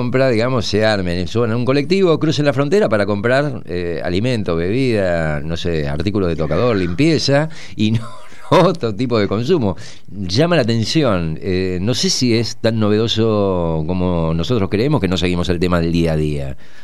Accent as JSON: {"language": "Spanish", "country": "Argentina", "said": "somos los argentinos somos tan generosos que también exportamos ideas para combatir la inflación"}